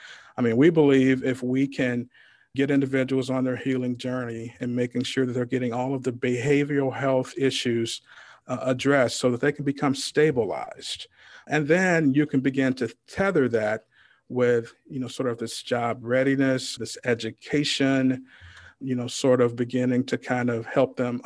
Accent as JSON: {"language": "English", "town": "East St. Louis", "region": "Illinois", "country": "United States", "tie": "born or raised there", "said": "being born and raised in East St. Louis, which, you know, on my block, you know, when I go back home, my mom and dad still live on 80th Street in East St. Louis."}